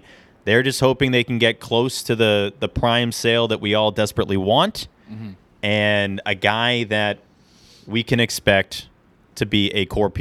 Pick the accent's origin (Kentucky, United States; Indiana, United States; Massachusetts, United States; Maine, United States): Kentucky, United States; Louisville; I'm not even from Boston. I'm from Louisville